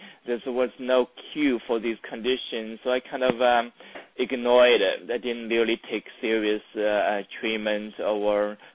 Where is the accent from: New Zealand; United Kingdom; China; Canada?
China; English is a second language; moved away as an adult; now in United States; I was raised in China in a small village and relatively unexposed